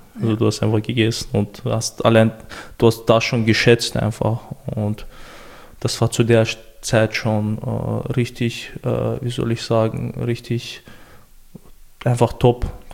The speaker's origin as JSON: {"language": "German", "region": "Chechnya", "country": "Russia", "first_language": "Chechen", "second_language": "German", "said": "Ich spreche meine Muttersprache fließend, ich spreche Deutsch fließend, ich spreche Englisch fließend."}